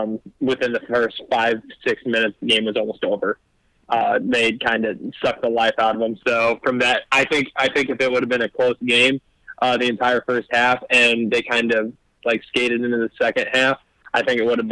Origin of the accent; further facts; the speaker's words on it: Ohio, United States; now in Indiana, United States; growing up in Ohio and then now living in Indiana